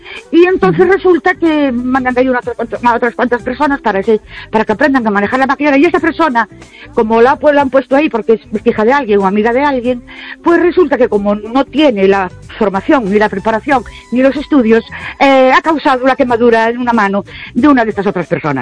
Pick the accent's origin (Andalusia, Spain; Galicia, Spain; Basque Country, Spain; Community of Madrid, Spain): Galicia, Spain; Ourense; Buenas noches … de Orense